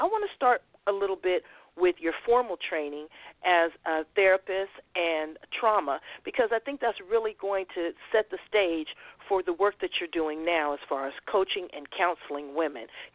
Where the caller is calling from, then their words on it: San Diego, California, United States; I'm calling you from America's finest city, San Diego, California